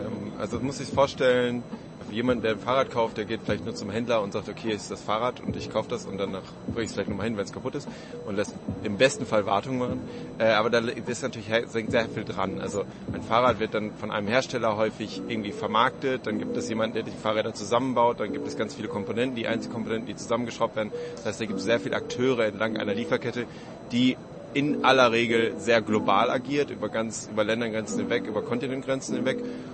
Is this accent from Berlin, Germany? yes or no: yes; Berlin, Germany; ich komme aus Berlin, aus Deutschland, wo wir auch sitzen